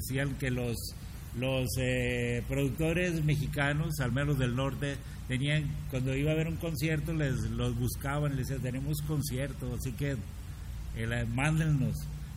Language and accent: Spanish; Bolivia; particularmente los de mi tierra, los bolivianos